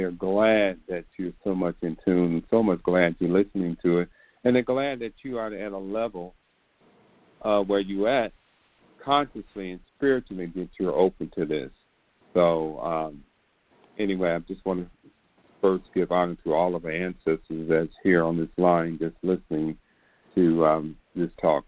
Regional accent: Detroit, Michigan, United States; I grew up in Detroit, Michigan, and I went into the Detroit Institute of Art Museum, I believe, and I was in nursery school.

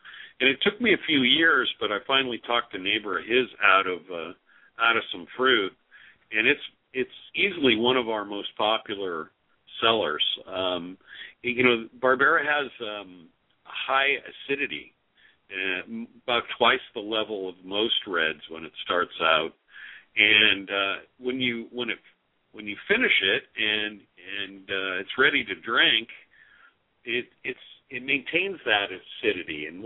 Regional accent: San Francisco, California, United States; Yeah, I grew up down in the Bay Area, San Francisco area.

